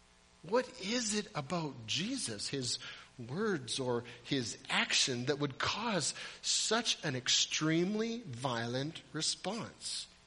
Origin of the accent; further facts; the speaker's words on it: Fort St. James, British Columbia, Canada; I grew up in a little town called Fort St. James, B.C. That's my hometown, and I'm pretty proud of some of the famous people who have come from my hometown.